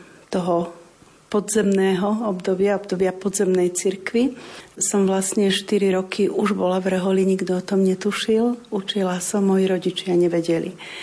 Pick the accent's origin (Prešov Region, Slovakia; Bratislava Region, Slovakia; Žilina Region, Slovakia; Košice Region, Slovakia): Bratislava Region, Slovakia; Bratislava; Pochádzam z Bratislavy, z katolíckej rodiny.